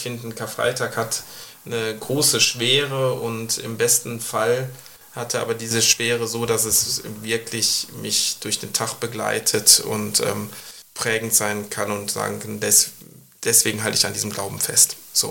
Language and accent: German; Duisburg, North Rhine-Westphalia, Germany; Wir sind wieder ein Stück in Heimat gezogen, ich bin in Duisburg groß geworden.